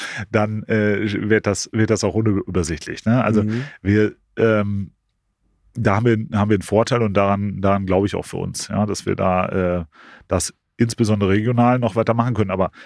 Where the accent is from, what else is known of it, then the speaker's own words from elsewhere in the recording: North Rhine-Westphalia, Germany; als Westfale